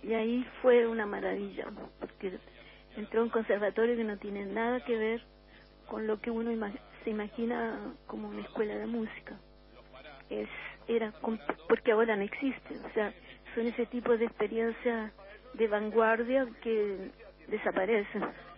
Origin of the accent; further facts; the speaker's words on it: Montevideo, Uruguay; also born or lived in Santiago, Chile / Viña del Mar, Chile; Sí, en realidad ya había empezado en Santiago. Después viví en Viña. Bueno, cuando era chica aprendí piano en Montevideo con una súper buena profesora